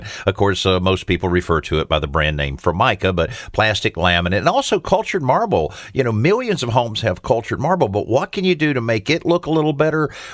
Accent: Marianna, Florida, United States; My hometown of Marianna really got hit hard during Hurricane Michael

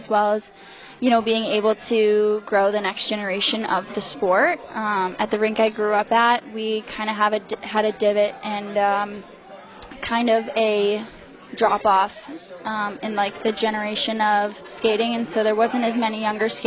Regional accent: Cleveland, Ohio, United States; No, I grew up in Cleveland, Ohio

